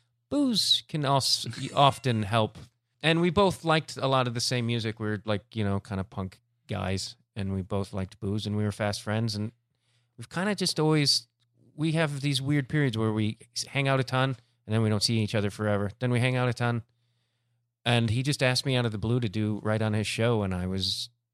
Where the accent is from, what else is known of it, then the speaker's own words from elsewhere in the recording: Chicago, Illinois, United States; And I got to go to Chicago, and that was the most important for me because that's my hometown.